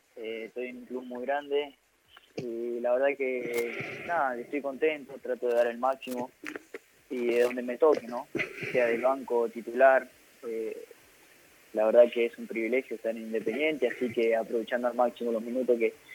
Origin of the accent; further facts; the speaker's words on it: General Güemes, Salta, Argentina; also born or lived in Jujuy; Yo soy nací en Jujuy. Bueno, me fui chiquito a Salta, donde tengo la familia de mi papá, en General Güemes.